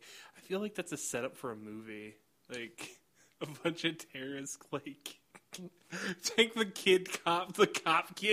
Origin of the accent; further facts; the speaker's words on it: United States; I've mentioned it a couple of times that okay. I'm Native American.